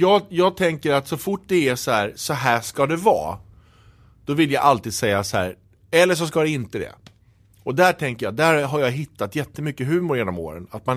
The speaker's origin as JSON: {"language": "Swedish", "town": "Stockholm", "region": "Stockholm County", "country": "Sweden", "said": "Och det får man ju inte säga... Som stockholmare."}